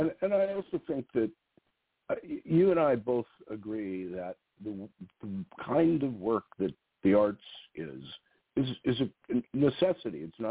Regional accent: Los Angeles, California, United States; also born or lived in Seattle; I was born in Seattle, Washington, and my family moved to Los Angeles when I was about 6 and a half years old. So I was brought up in L.A., but I'm a Seattle boy.

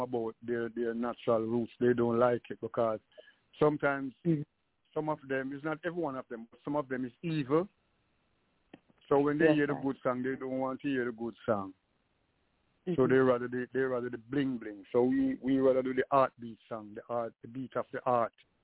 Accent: Kingston, Jamaica; also born or lived in Clarendon; So most of my time grew up in Kingston, Funstown

